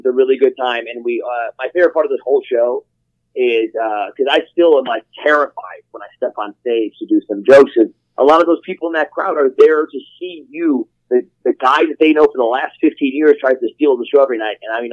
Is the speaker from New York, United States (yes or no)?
no; Cleveland, Ohio, United States; And then I grew up in Cleveland, and we used to go to the Cleveland All-Pro Wrestling shows